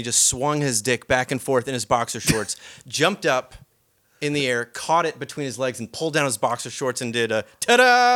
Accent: Lakewood, New Jersey, United States; Oh, I grew up exit 91 on the Jersey Turnpike, on the Garden State Parkway, and Lakewood, New Jersey, which was hit with that Sandy, right?

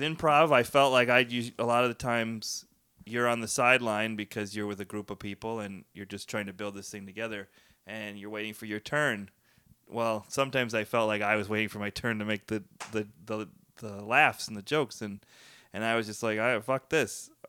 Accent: Chicago, Illinois, United States; I was from Chicago and was a huge fan of Second City and Saturday Night Live.

